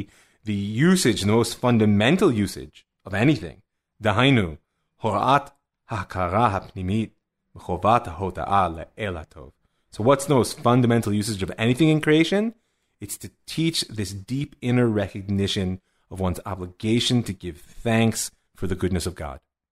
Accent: Cleveland, Ohio, United States; I grew up in Cleveland when the Indians were like a bad joke.

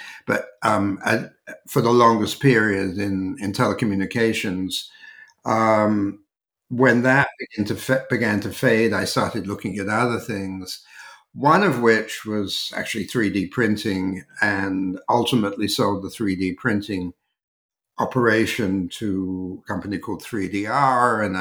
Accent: London, United Kingdom; born there; I was born in North London, actually just outside of North London.

